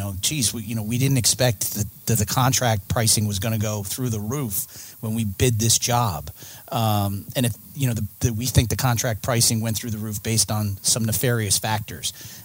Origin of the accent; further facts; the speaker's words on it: Scranton, Pennsylvania, United States; So I'm originally from the Scranton area, spent my early years up there, graduated from the University of Scranton in 1998